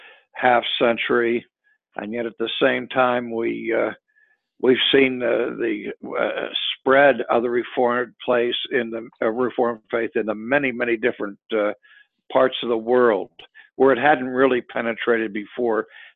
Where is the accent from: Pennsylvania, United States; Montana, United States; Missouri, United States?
Pennsylvania, United States; Pittsburgh; I was born in the South Hills of Pittsburgh. I went to Clareton High School, and our arch enemy was McKeesport.